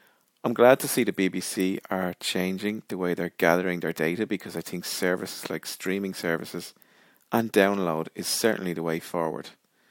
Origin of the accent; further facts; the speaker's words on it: Ireland; because I'm from Ireland